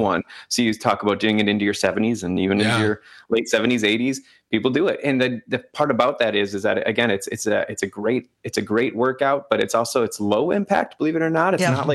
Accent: Green Bay, Wisconsin, United States

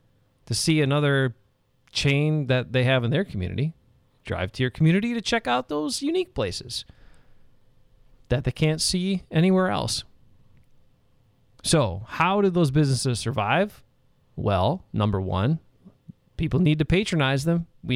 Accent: Algoma, Wisconsin, United States; And then businesses all around the state, including my hometown of Algoma, Wisconsin.

